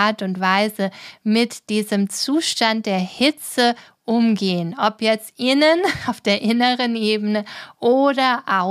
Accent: Baden-Württemberg, Germany; Ich bin früher auch super gern schwimmen gegangen, wo ich herkomme, aus der Ortenau, aus Baden-Württemberg.

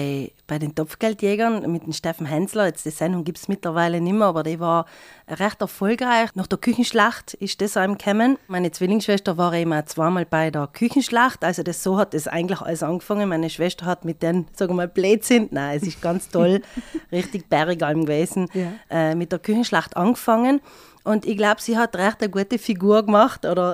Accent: Kaltern, Trentino-Alto Adige, Italy; Ich komme schon aus Kaltern, aber ich komme ja eigentlich... bin eigentlich gebürtig vom Kalter See.

